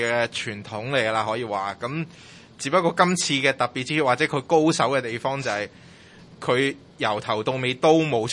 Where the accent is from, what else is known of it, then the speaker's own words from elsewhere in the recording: Hong Kong; I'm Hong Konger 咁樣